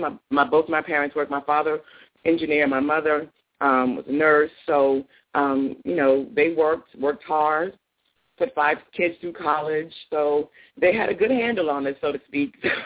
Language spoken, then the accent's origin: English; Elizabeth, New Jersey, United States; And I am originally from Elizabeth, New Jersey, so I am a Jersey girl.